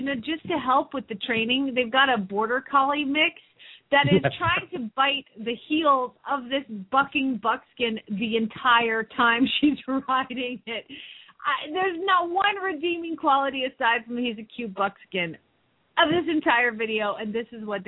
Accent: the South, United States; accent: Southern; I don't even think my sister-in-law's heard my Southern accent.

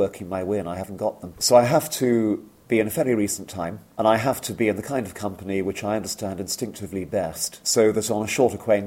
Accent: India; born there; I was born in India myself

